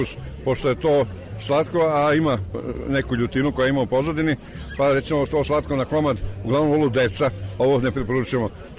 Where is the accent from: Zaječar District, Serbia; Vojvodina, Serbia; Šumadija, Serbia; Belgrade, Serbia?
Vojvodina, Serbia; Kać; Da, iz Kaća sam i ja sam paprikar iz Kaća, tako da po tome svi znaju.